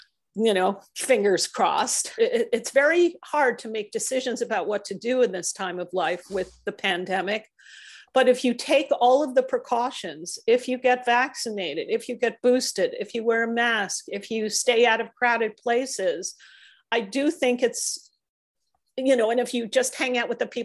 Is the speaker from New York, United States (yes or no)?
yes; New York, United States; He speaks right to my heart because I'm from New York.